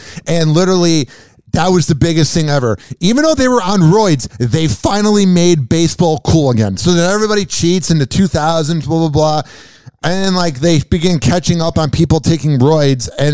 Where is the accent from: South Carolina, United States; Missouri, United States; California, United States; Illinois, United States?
Illinois, United States; Chicago; I grew up in Chicago, so I listen to Chicago sports radio